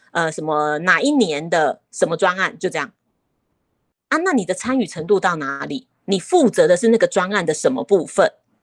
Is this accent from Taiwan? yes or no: yes; Taiwan; first language Taiwanese Hokkien; Chinese is a second language; 我从小就在家里就会讲台语啊，所以我台语写精通好像很合理，对不对？